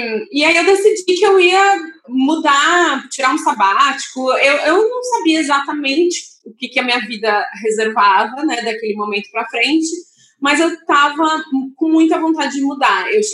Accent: São Paulo, Brazil; Então, eu sou de São Paulo

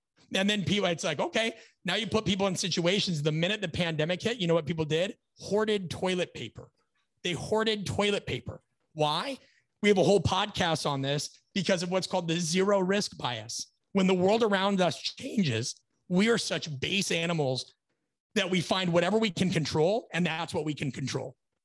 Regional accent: Omaha, Nebraska, United States; I'm very proud of where I come from. I'm very proud that I grew up in Omaha, Nebraska. We have a Midwest mindset. I could not have asked for a better place to grow up.

